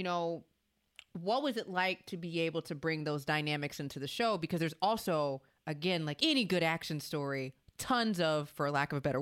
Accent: Louisiana, United States; I'm also from Louisiana.

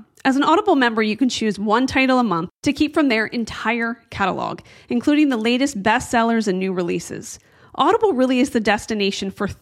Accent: Newport Beach, California, United States; it took place here in my hometown of Newport Beach.

